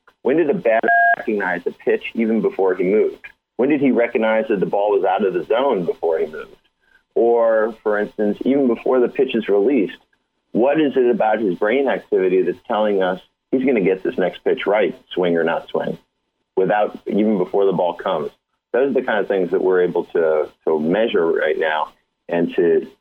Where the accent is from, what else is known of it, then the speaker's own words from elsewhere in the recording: Chicago, Illinois, United States; My mom, for instance, huge Cubs fan. I grew up in Chicago.